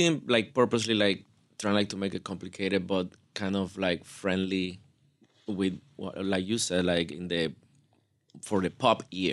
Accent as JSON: {"language": "English", "town": "Panama City", "region": "Panamá", "country": "Panama", "tie": "born or raised there", "lives_now": "Chicago, United States", "said": "Like I grew up in Panama City, very like like urban living growing up, like in the city of Panama. Then I wasn't exposed to play like Latin music until I moved to Chicago"}